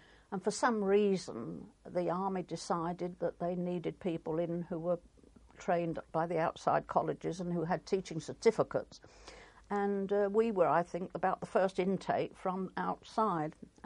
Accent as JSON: {"language": "English", "town": "Bromley", "region": "London", "country": "United Kingdom", "tie": "born or raised there", "said": "In Bromley in Kent. Although I was born in London, but we'd gone to London when I was about 11, and I was attending this little church school"}